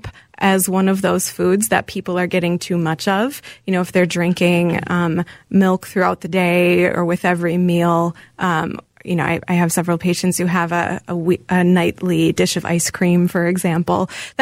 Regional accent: Wisconsin, United States; I am from Wisconsin. I'm a Wisconsin girl, and my grandparents actually owned a dairy bar, so I had a lot of dairy growing up.

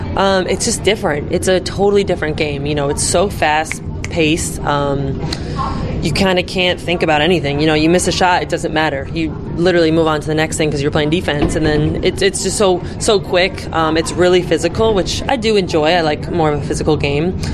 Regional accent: United States; but obviously we're American and we want to win, and we're very competitive people

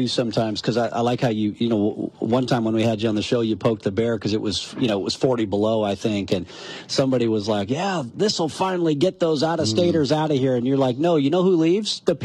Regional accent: Glasgow, Scotland, United Kingdom; well, where'd you grow up? Well, I said, well, I moved around a bunch, but mainly Glasgow.

